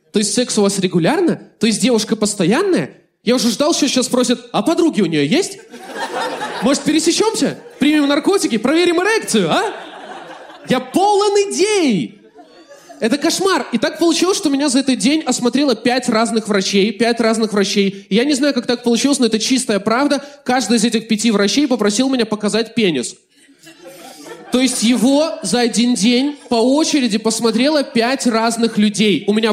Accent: Belarus; now in Moscow, Russia; я белорус, и я живу в Москве

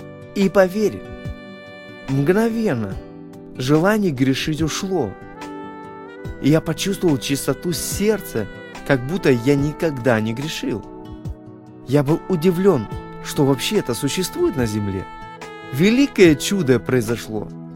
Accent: Tselinograd, Astana, Kazakhstan; born there; Я родился в Целинограде, в нынешней столице Астане.

